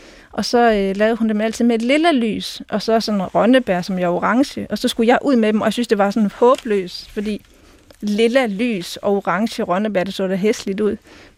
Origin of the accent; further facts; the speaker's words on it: Region of Southern Denmark, Denmark; der, hvor jeg kommer fra i Sønderjylland, der var der også traditionen i min barndom